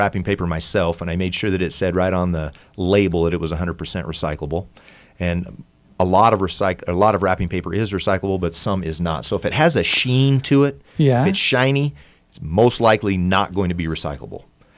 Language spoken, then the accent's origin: English; Seattle, Washington, United States; I'm from the Seattle area, and so I grew up recycling in little different mm-hmm. bins